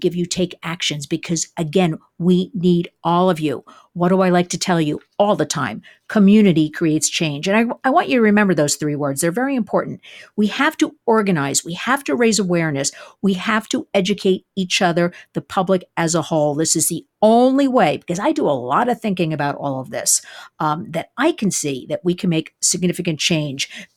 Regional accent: New York City, New York, United States; I am sitting here in the middle of New York City, my home state of New York, my city.

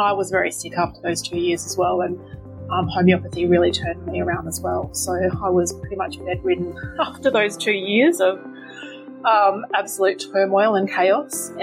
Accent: Yanchep, Western Australia, Australia; I am from Yanchit in Western Australia.

